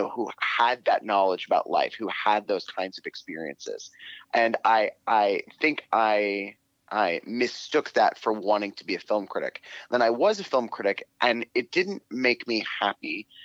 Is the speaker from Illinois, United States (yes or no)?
no; Cincinnati, Ohio, United States; I grew up in Cincinnati, sort of like on the outskirts of Cincinnati in rural Ohio, in a place that no one would have ever heard of.